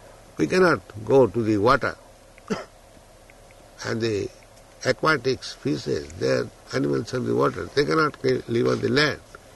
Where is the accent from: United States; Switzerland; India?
India; English is a second language; Just like I am Indian, if I want to come to France, I must take visa, I must have passport